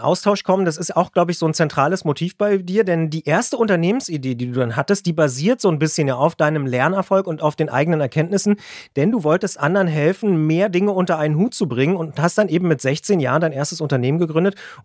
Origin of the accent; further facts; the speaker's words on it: Potsdam, Brandenburg, Germany; nach dem Abitur hast du dann in meiner Heimatstadt Potsdam übrigens ein Informatikstudium angefangen